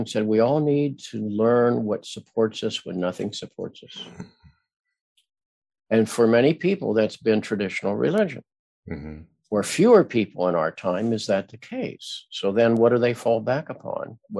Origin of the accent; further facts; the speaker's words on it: Midwest, United States; You know, I grew up in the Midwest where everybody was nice